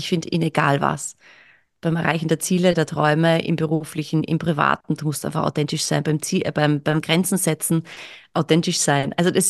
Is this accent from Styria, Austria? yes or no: no; Carinthia, Austria; moved away as an adult; now in Vienna, Austria; ich komme aus Kärnten, aus einem kleinen Kaff, und dass ich mich entschieden habe, nach Wien zu gehen und Schauspiel zu studieren